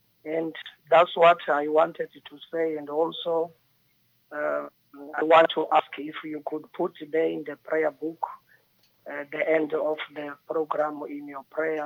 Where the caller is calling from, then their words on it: Walvis Bay, Erongo, Namibia; I'm calling from Valvas Bay.